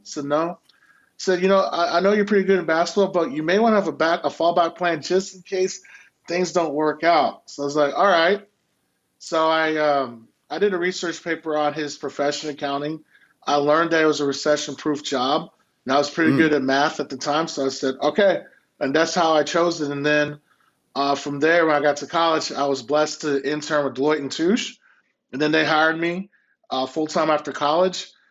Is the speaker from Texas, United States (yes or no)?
yes; Houston, Texas, United States; Well, you know, growing up in Houston, I was playing basketball in my backyard.